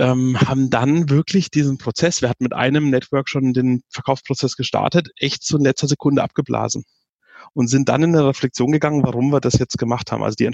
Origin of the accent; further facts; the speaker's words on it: Erlangen, Bavaria, Germany; sitzen hier im beschaulichen Erlangen. Ich komme auch hier aus der Gegend. Habe es also nicht weggeschafft.